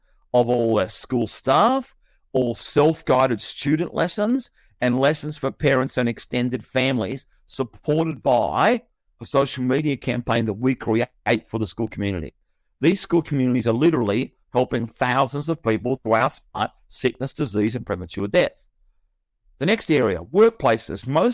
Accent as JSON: {"language": "English", "town": "Boroondara", "region": "Victoria", "country": "Australia", "tie": "born there", "said": "the local government area that I was born in here in Australia, in the state of Victoria, it's called the City of Boroondara."}